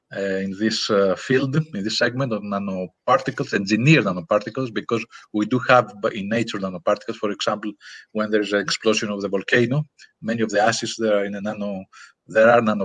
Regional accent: Crete, Greece; English is a second language; I'm from Greece, actually, indeed, and more specifically, if you want to know, it's from island of Crete, which I love the island.

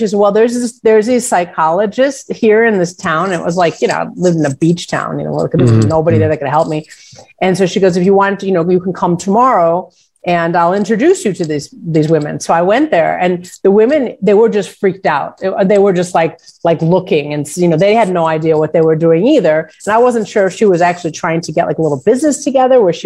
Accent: Chicago, Illinois, United States; I'm from Chicago.

